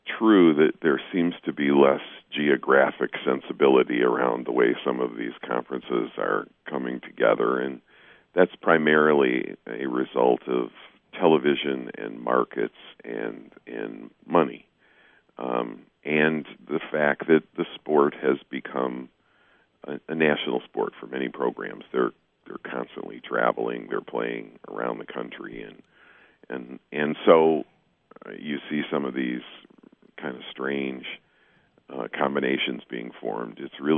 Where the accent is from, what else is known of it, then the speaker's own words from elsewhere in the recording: Michigan, United States; I'm a Michigan guy. I'm born and raised in Michigan